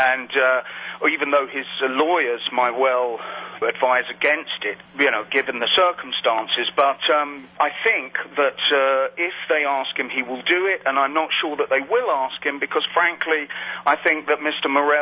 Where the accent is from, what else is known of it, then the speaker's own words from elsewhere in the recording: England, United Kingdom; But that's probably because I'm English.